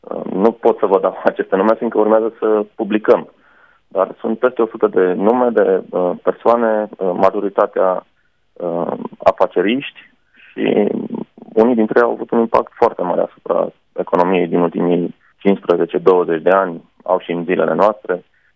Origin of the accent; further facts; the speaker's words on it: Romania; Suntem doi reporteri din România